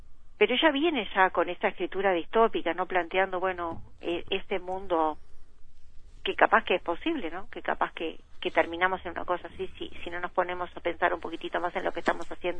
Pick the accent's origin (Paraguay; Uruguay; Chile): Uruguay; a mí me ponen muy orgullosa como uruguaya, ¿no?